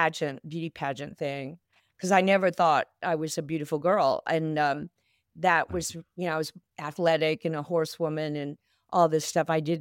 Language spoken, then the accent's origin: English; Fort Worth, Texas, United States; I'm from Fort Worth, Texas.